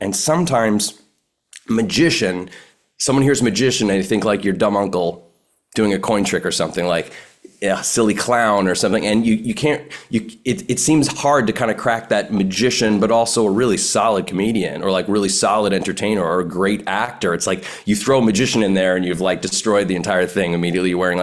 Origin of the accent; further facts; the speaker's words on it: Long Island, New York, United States; I grew up on Long Island, and I was a performing magician, like, all through my early teens